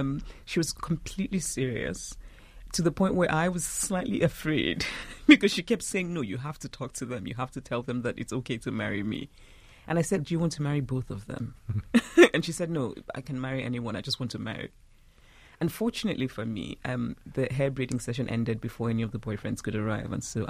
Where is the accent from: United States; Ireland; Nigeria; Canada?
Nigeria; how they relate to me as a Nigerian who's Anglophone